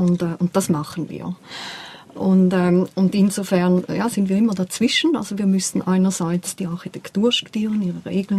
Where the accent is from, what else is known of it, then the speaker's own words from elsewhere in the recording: Switzerland; bei uns in der Schweiz und in Westeuropa.